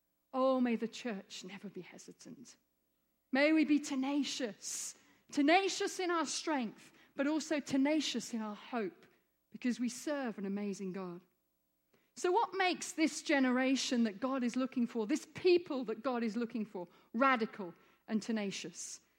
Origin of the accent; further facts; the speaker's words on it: Egypt; But for all the time I was growing up in Egypt, I'm half Egyptian, half English, the church in Egypt was like a big sleeping giant